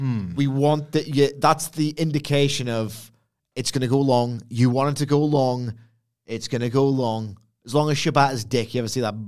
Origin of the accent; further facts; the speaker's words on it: Chicago, Illinois, United States; Oh, he's pissed me off a little bit, even if I'm from Chicago.